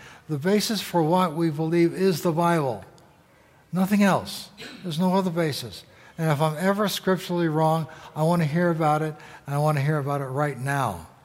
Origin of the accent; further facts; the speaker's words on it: New York City, New York, United States; When I grew up in New York City, everybody who went to my Lutheran church lived within 3 miles